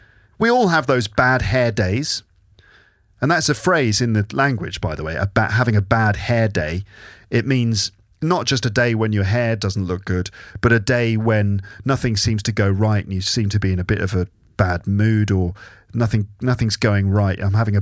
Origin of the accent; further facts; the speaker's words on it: England, United Kingdom; moved away as an adult; now in Paris, France; I live in France. I live in Paris. I'm from England, but I live in Paris. And I moved here to be with my wife